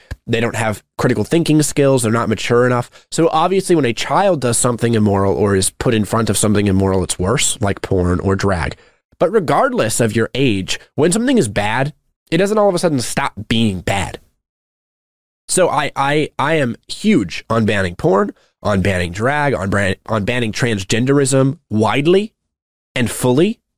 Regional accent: Texas, United States; As a Texan, I had zero concerns.

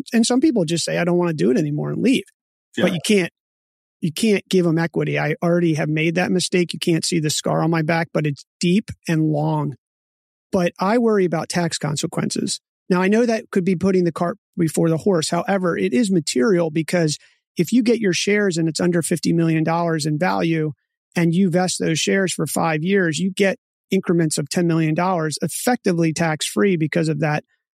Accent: Maryland, United States; I'm originally from Maryland, which is not a low tax state.

